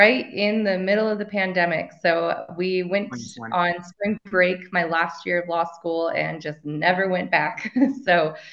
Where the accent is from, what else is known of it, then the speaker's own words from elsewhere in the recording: Farmington, New Mexico, United States; now in Santa Fe, United States; But I grew up in Farmington, New Mexico. And my family originally is from Monument Valley, Utah, which is on Dineta, on the Navajo Nation. And I currently live in Santa Fe, New Mexico.